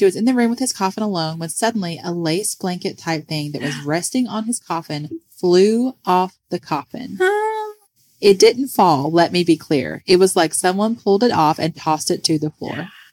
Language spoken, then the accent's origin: English; British Columbia, Canada; I'm from British Columbia, Canada.